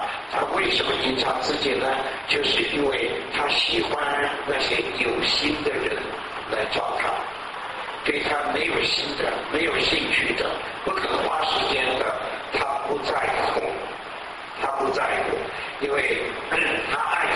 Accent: China; 我们中国人迷信的时候，我们要找石头，走到庙里面或者家里面呢，放一个佛像

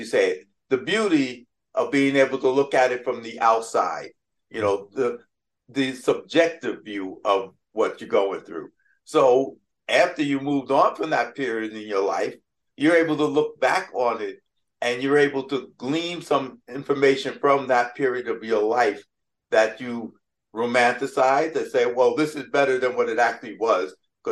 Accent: New York, United States; I moved from the South Bronx into a mob neighborhood. So I kind of like had friends who were in the mob and on their way to being in the mob.

